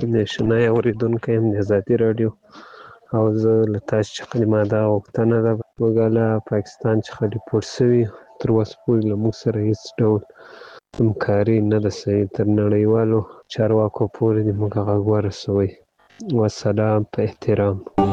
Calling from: Ghazni, Afghanistan; زه د غزنی دی ولایت د یک دی ولسوالۍ څخه تاسو ته پیغام پرېږدم.

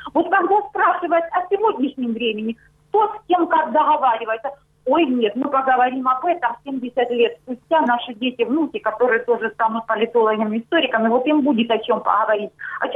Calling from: Luhansk Oblast, Ukraine; Луганщина

